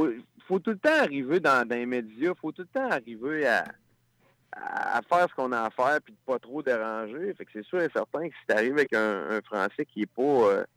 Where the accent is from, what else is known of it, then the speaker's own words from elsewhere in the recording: Saint-Nazaire-de-Dorchester, Quebec, Canada; accent: Beauce; moi, je viens de Bellechasse, je viens de Saint-Nazaire, puis quand j'ai commencé ma carrière, je veux pas, quand je suis arrivé à Québec, ben là, on me disait que j'avais un accent de la Beauce.